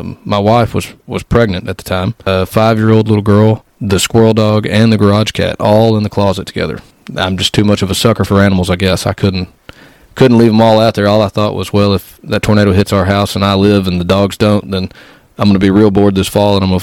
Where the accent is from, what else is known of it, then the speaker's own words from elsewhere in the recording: Paducah, Kentucky, United States; lived all over West Kentucky. I don't really know where to say I'm from, but if I had to pick one, I grew up in Paducah, spent most of my life there, and am currently living in Graves County, Kentucky.